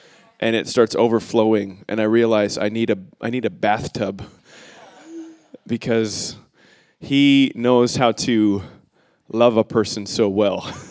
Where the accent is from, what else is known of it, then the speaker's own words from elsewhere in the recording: Canada; Please listen to their funny accents, to my funny accent. We just want to build a bridge between our culture and yours. Everything you've heard about Canada is true. We are raised on maple syrup and bacon.